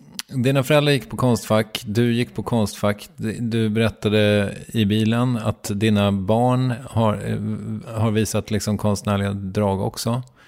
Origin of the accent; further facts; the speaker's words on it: Strängnäs, Södermanland, Sweden; I Strängnäs också, där jag kommer ifrån.